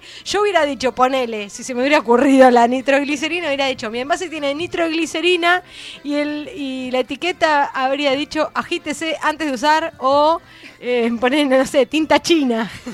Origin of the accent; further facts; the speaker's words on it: Haedo, Buenos Aires Province, Argentina; No confundir Aedo con Ramos, porque yo soy de Aedo.